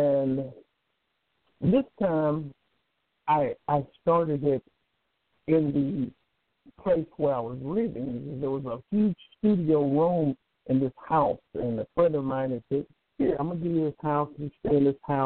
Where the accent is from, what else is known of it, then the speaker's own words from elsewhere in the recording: North Carolina, United States; I was raised in North Carolina, but I've lived a little.